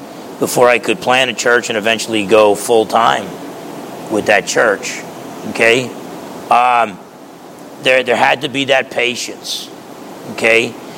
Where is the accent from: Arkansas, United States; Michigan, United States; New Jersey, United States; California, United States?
New Jersey, United States; growing up in New Jersey, had a great father, great home.